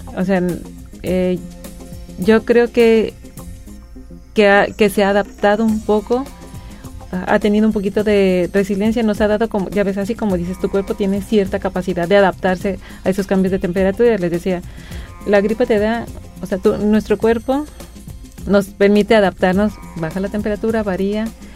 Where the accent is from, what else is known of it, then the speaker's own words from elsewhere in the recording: Guadalajara, Jalisco, Mexico; now in Puerto Vallarta, Mexico; yo soy originaria de Guadalajara. Claro que cuando estaba allá pues no le batallaba y a lo mejor a veces sí usaba crema, pero claro que llegué a Vallarta